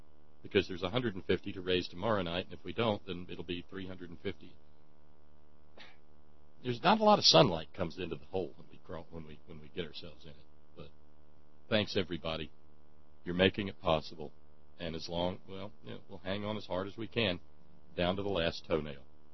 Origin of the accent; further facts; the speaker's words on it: Australia; accent: Aussie; And I won't subject you to my Aussie accent version of the same thing.